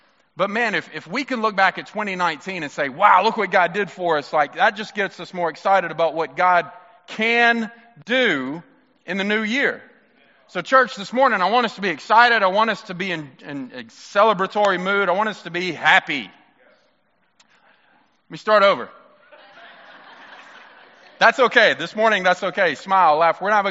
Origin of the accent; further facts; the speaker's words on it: Mississippi, United States; I have that smart aleck part of me. I'm from Mississippi. So, like, we're something we were born with.